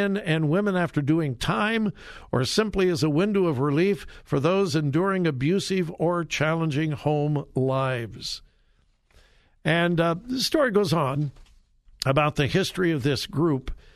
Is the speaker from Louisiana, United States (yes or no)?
no; Compton, California, United States; also born or lived in Long Beach / Norwalk; I was born in Long Beach, California. Lived in Norwalk, California, actually twice. These are all suburbs of L.A. But in sixth grade, we moved to Compton, and I was there through high school, graduated from Dominguez High School in Compton, California.